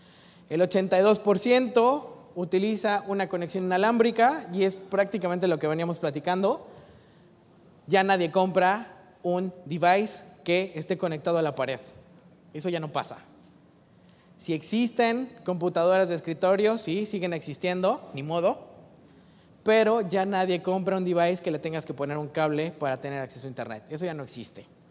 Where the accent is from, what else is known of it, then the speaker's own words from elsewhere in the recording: Mexico; parte de las tendencias que nosotros tenemos como mexicanos, ¿no?, hoy en día.